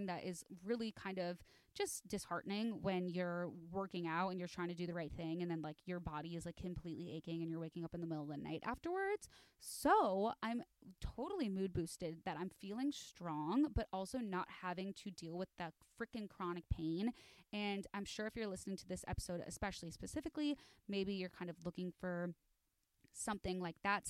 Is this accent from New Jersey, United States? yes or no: no; Chicago, Illinois, United States; I'm not someone who says aunt, but like, just on a side note, I'm from Chicago. And so I say aunt.